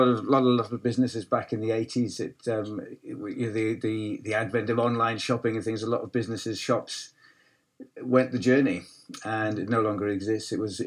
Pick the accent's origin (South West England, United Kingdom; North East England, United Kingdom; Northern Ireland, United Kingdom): North East England, United Kingdom; Hexham; moved away as an adult; now in Ashbourne, United Kingdom; So I grew up, born and bred in Hexham. And I moved down here 20 years ago now.